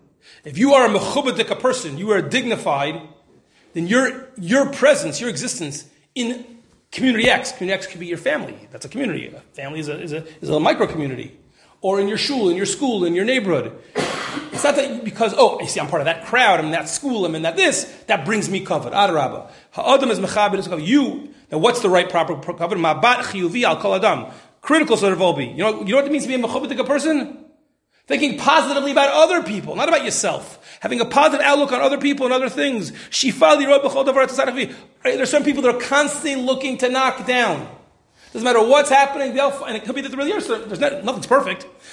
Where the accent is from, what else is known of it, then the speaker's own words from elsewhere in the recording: United States; I'm American. Like, I do want my son, not just wear a white shirt